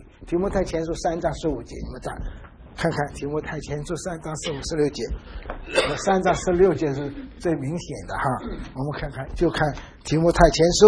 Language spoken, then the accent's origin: Chinese; China